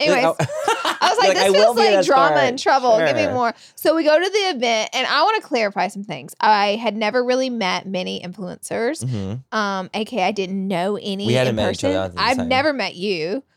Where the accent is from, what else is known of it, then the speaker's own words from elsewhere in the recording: Alabama, United States; now in Los Angeles, United States; I'm fresh from Alabama, so I'm still ordering beer at events. You don't really do that as much in LA.